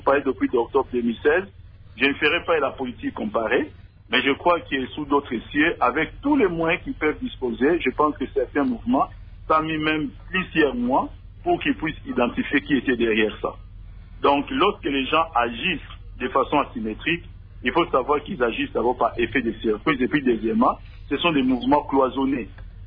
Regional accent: DR Congo; ces problèmes devaient nous préoccuper en tant que Congolais au plus haut point

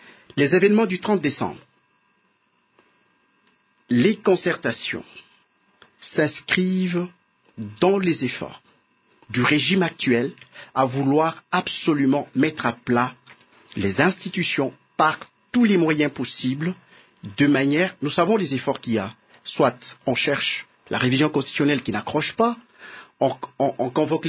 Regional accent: Lubumbashi, Haut-Katanga, DR Congo; Moi-même, je suis natif de Lubumbashi.

